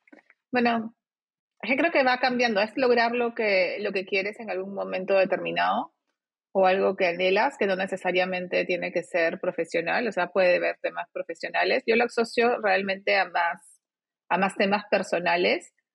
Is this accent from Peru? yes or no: yes; Peru; yo soy peruana, vivo en Perú y estudié en Perú.